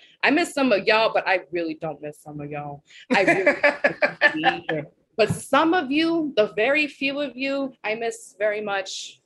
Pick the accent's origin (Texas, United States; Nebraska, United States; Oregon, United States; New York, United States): New York, United States; Bronx; Like I'm from the Bronx. Like I was in my building.